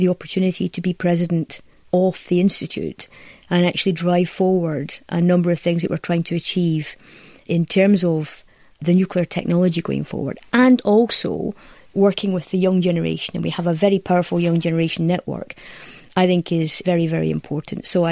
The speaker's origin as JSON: {"language": "English", "town": "Hamilton", "region": "Scotland", "country": "United Kingdom", "said": "I come from Hamilton, a town where there is a lot of working class people."}